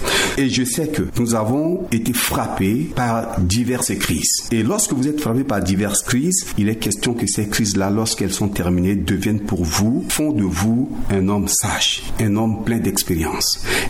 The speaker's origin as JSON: {"language": "French", "country": "Central African Republic", "said": "je suis un centrafricain"}